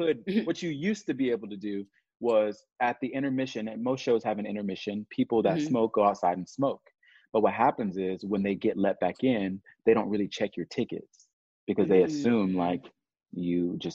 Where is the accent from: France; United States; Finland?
United States; Orlando, Florida; I'm from Orlando, Florida.